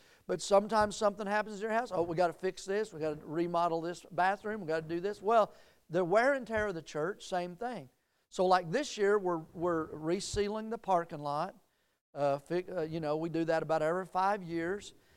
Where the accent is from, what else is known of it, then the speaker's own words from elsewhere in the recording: Soddy Daisy, Tennessee, United States; I have to use my fingers because I grew up in Soddy Daisy, Tennessee.